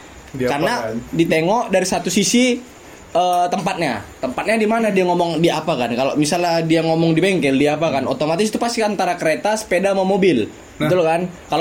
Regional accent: Medan, North Sumatra, Indonesia; accent: Medan; Kami dari Medan. Kalau misalnya kalian enggak tahu logat Medan, biar dikasih tahu.

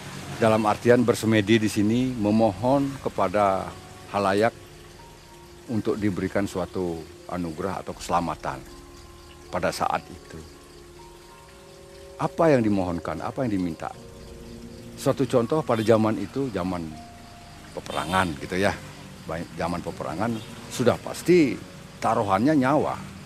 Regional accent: Bali, Indonesia; Apa yang seperti kita orang Bali lakukan melukat itu boleh, sah-sah saja.

